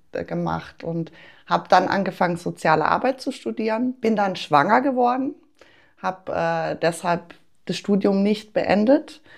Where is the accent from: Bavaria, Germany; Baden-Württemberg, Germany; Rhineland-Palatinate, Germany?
Baden-Württemberg, Germany; Rheinfelden; Ich komme aus Rheinfelden, bin hier geboren und aufgewachsen, habe mal so kurze Abstecher gemacht in andere Orte mit freiwilligem sozialen Jahr und Studium